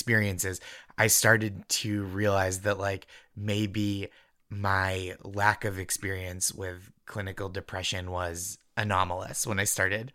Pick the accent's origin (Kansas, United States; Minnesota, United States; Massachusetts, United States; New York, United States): Massachusetts, United States; Well, I'm from Massachusetts, so there's like kind of a robust culture of not going to therapy.